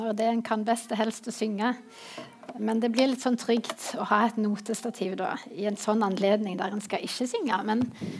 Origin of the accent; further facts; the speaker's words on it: Sandnes, Rogaland, Norway; now in Sviland, Norway; Bor på Sviland. Jeg har vokst opp på Gandal, men som dere hører fra dialekten, så er jeg ikke en ren gandalitt. Jeg har sterke røtter i Nordheimsund.